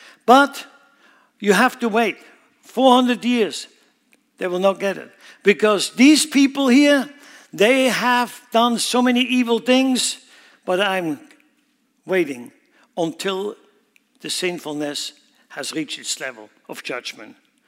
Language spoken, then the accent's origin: English; Switzerland; I grew up in Switzerland. Believe me, I know mountains.